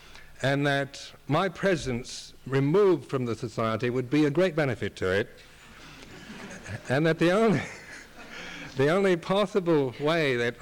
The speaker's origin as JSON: {"language": "English", "country": "United States", "said": "Then I blamed the United States, being an American."}